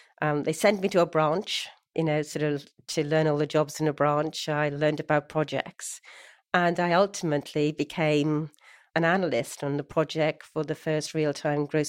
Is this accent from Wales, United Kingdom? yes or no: yes; Wales, United Kingdom; Yeah. So I'm from the UK. I went to...